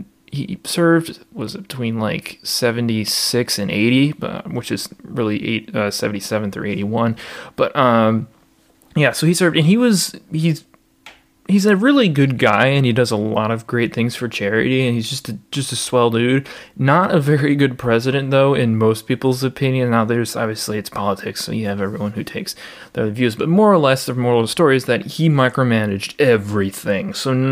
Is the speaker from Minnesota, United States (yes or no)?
no; Wisconsin, United States; USS Wisconsin is being added, which is amazing because that ship is named for my home state, is partially funded by my home state